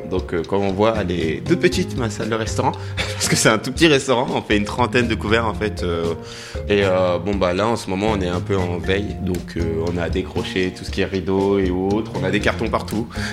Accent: Tournan-en-Brie, Île-de-France, France; J'ai grandi en Seine-et-Marne. À Tournambry, donc c'est une toute petite ville qui est au cœur de la Brie.

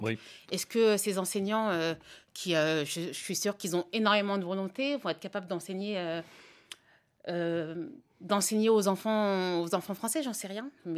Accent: Paris, Île-de-France, France; born there; Je suis née à Paris, mon père ne savait pas parler français, ne savait ni lire ni écrire le français.

